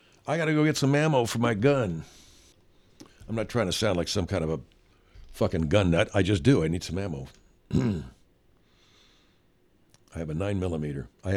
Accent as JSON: {"language": "English", "town": "Los Angeles", "region": "California", "country": "United States", "tie": "born or raised there", "said": "I liked growing up in Los Angeles, growing up in suburban Los Angeles, growing up in the suburbs."}